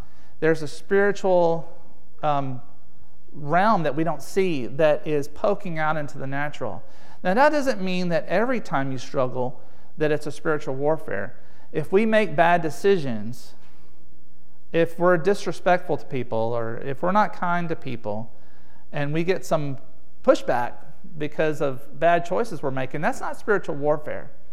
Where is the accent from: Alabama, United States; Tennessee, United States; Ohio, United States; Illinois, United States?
Alabama, United States; Huntsville; back in my hometown, Huntsville, we had this panoply of the arts.